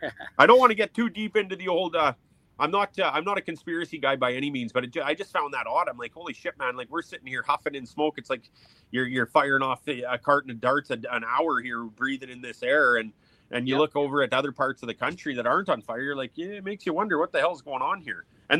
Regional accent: Stony Plain, Alberta, Canada; now in Rocky Mountain House, Canada; So I, like I said, I grew up in Stony Plain. So I moved from Stony to Rocky Mountain House 2008 or 2009.

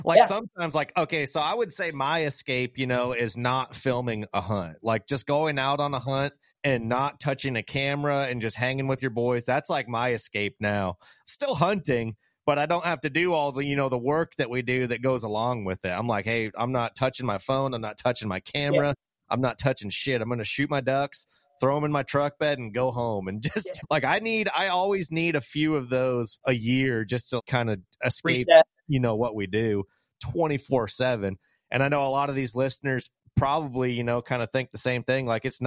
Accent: Washington, United States; He's from the state, you know, I'm from Washington.

